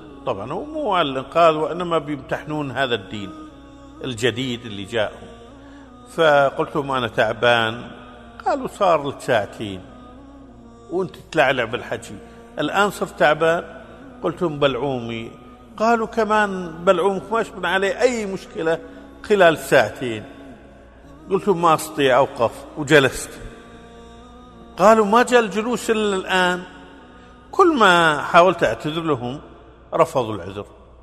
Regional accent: Kuwait; فلما قلت لهم أنا من أرض مكة أنا من الكويت والكويت في أرض مكة

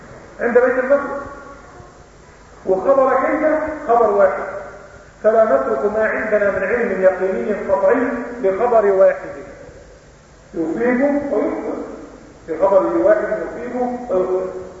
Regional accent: Egypt; لكن عندنا في مصر اللي يعمل كده يضرب بالنقص الصلاة

